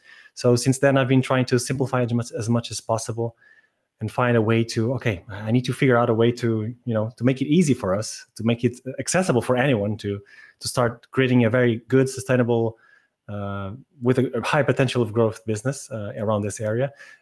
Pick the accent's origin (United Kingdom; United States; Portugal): Portugal; Lisbon; I'm from Lisbon, Portugal.